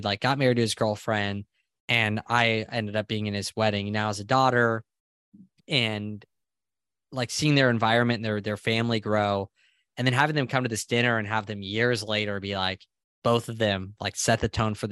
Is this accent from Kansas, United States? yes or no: no; San Diego, California, United States; born there; Like I was born in San Diego. I'm on the West Coast.